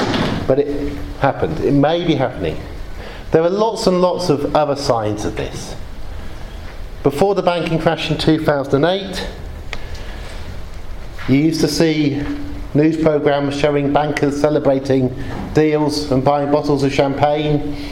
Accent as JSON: {"language": "English", "country": "United Kingdom", "tie": "born there", "said": "This was the most dramatic thing that has happened since I was born in Britain."}